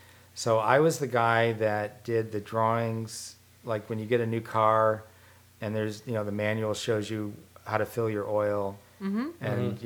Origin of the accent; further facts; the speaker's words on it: Michigan, United States; I came out from Michigan.